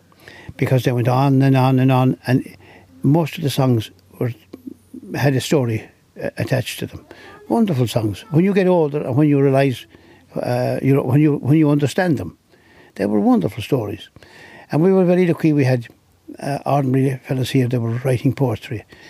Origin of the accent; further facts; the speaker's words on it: Dingle, County Kerry, Ireland; born there; I remember when I was young, I was born in Dingle in a pub.